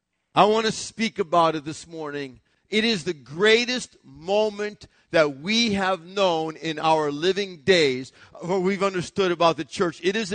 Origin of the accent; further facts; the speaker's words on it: Connecticut, United States; now in Leesburg, United States; I said, well, we're really from Connecticut, and that's the church that we moved off from.